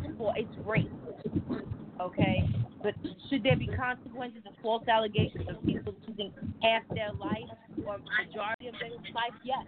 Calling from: Atlanta, Georgia, United States; from Atlanta, Georgia.

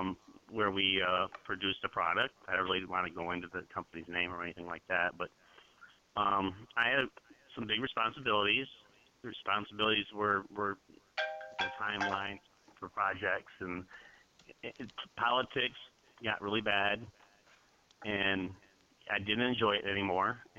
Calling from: Michigan Center, Michigan, United States; Michigan Center, Michigan.

